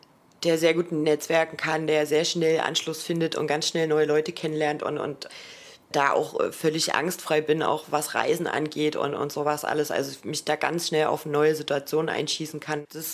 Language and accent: German; Chemnitz, Saxony, Germany; Ich war zwar eigentlich aus Sachsen und kam aus dieser Stadt und war sogar auf derselben Schule wieder, in der ich in der ersten Klasse schon war, in der DDR.